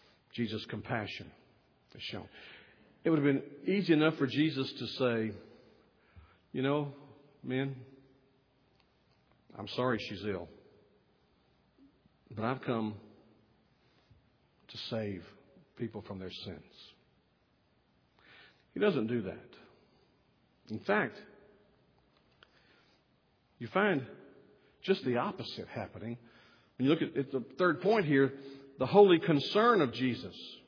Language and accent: English; Texas, United States; When we were growing up in Southeast Texas